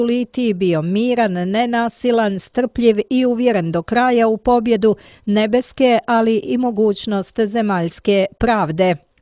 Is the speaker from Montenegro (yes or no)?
yes; Montenegro; Kod nas u Crnoj Gori nije u pitanju sukob među narodima niti rat Crnogoraca sa spoljnim neprijateljem, nego unutrašnje osvajanje slobode